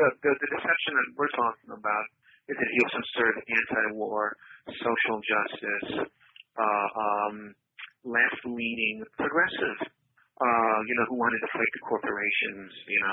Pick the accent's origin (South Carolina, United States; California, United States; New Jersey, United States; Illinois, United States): Illinois, United States; Chicago; because I was from Chicago. I was from Obama's neighborhood, and I actually dealt with Obama.